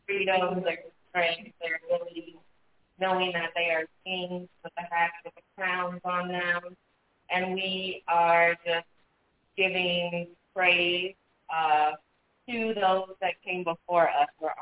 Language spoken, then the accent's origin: English; Evanston, Illinois, United States; I am born and raised in Evanston, so went to school, to middle school, college in Illinois, National Lewis.